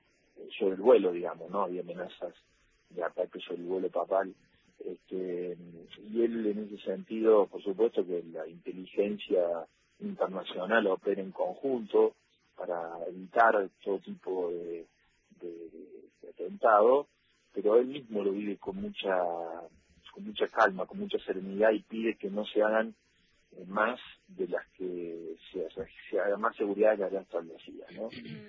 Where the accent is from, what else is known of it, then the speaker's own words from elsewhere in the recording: Argentina; soy argentino.